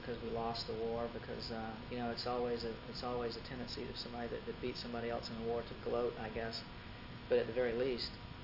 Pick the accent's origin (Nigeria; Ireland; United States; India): United States; the South; also born or lived in Atlanta; I began to get really sick and tired of being made to feel shameful and embarrassed for being a Southerner, for being from the South.